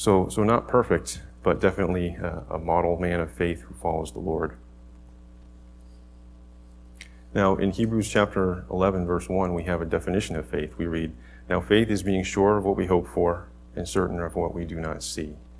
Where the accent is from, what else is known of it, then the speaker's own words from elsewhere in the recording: Massachusetts, United States; So first off, I grew up in Massachusetts. I'm a native New Englander.